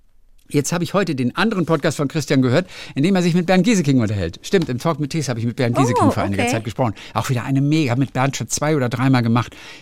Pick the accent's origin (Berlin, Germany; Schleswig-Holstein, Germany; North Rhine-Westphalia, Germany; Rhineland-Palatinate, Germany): North Rhine-Westphalia, Germany; ich komme aus Ostwestfalen und da kommt auch Bernd Gieseking her.